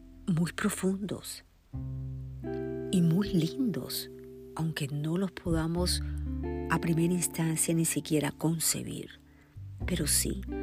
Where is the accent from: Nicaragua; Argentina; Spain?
Nicaragua; Soy nicaragüense y perdí a mi papá en el año 1971.